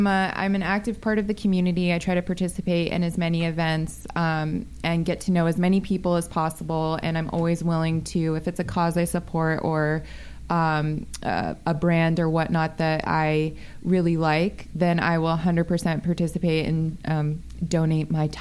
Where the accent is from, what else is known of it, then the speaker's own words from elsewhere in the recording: Las Vegas, Nevada, United States; Born and raised in Vegas.